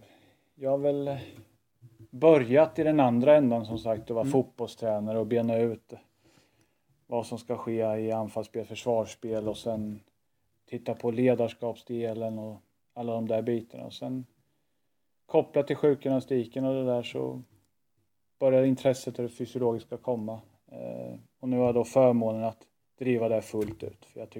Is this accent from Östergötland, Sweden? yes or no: yes; Motala, Östergötland, Sweden; född och uppvuxen, bor i Motala.